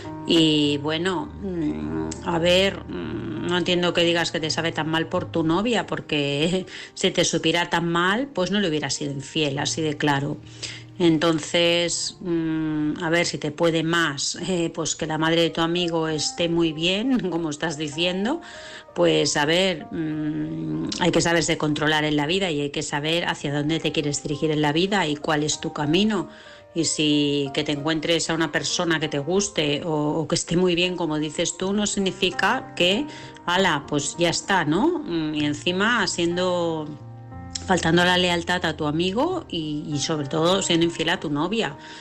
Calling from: Vilassar, Catalonia, Spain; de Vilassar.

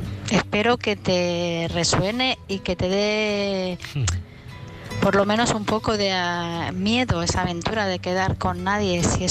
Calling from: La Llagosta, Catalonia, Spain; de La Llagosta, Barcelona.

